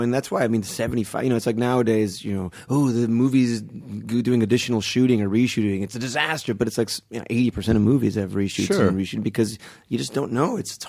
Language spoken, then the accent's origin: English; Kendall, Florida, United States; born or raised there; also born or lived in Palm Beach